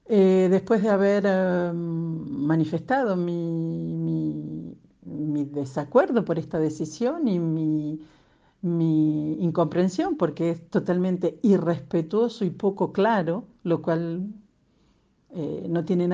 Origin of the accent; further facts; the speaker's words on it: Argentina; moved away as an adult; now in Paris, France; argentina, vivo en París desde hace 30 años.